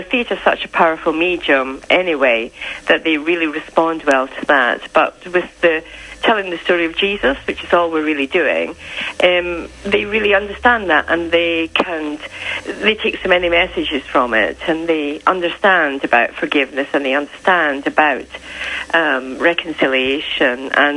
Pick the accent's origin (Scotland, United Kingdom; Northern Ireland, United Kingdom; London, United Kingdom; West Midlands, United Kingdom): Scotland, United Kingdom; So I'm from Scotland, so we do a couple up in Scotland